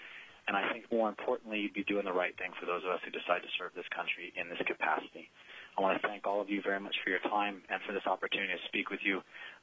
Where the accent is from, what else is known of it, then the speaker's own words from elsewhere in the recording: Alaska, United States; I grew up in Alaska, as I said, since I was 4 years old in 1983. I'm currently 32, and I have an unbroken Alaskan residency for 28 years.